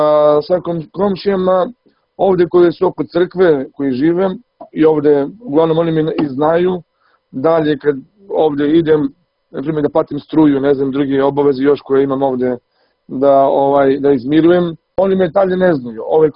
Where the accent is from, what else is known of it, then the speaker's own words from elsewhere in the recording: Gjilan, Gjilan District, Kosovo; Pa ja sam poreklom sa Kosova i Metohije, tačno iz Gnjilana. I ovdje sam ja ceo svoj, da kažem, život proveo na Kosovu